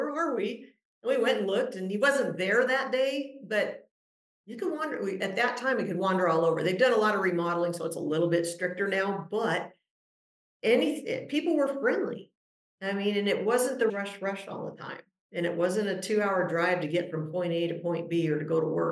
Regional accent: Norco, California, United States; we're from Norco, California, Horsetown, USA.

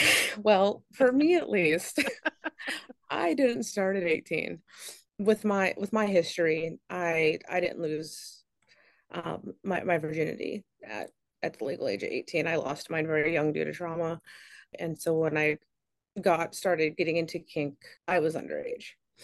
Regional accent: Southern US, United States; I grew up in the Bible Belt. I grew up a very traditional Southern home. I was raised a Southern Belle.

